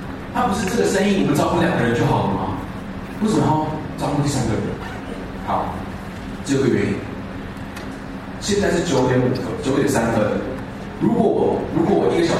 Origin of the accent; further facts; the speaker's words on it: Taiwan; 我回台湾之后呢，我是没朋友的，就我是没有个人的朋友，因为我朋友都在外国。